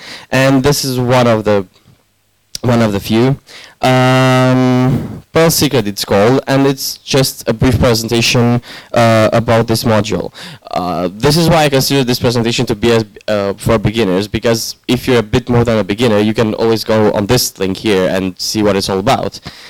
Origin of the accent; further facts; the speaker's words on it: Cluj-Napoca, Cluj County, Romania; English is a second language; as you were told. I come from Cluj-Napoca